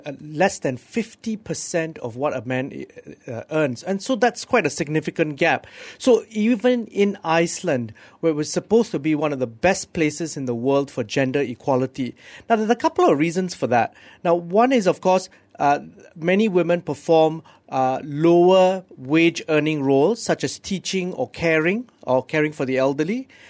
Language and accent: English; Johor, Malaysia; I'm from Johor.